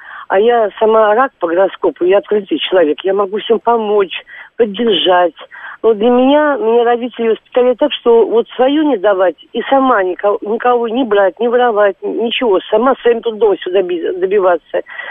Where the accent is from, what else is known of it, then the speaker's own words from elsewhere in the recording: Moscow Oblast, Russia; born there; там, где я родилась, в Московской области.